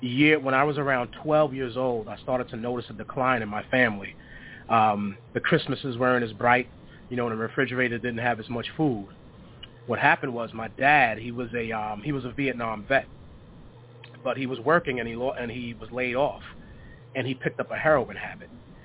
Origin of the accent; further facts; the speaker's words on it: Brooklyn, New York, United States; now in New Hampshire, United States; So I'm from Brooklyn, New York, originally. I've been up in New Hampshire for the last, I want to say a total now, maybe 15, 20 years.